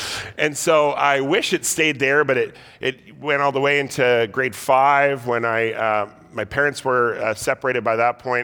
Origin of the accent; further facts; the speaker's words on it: Victoria, British Columbia, Canada; We grew up in Victoria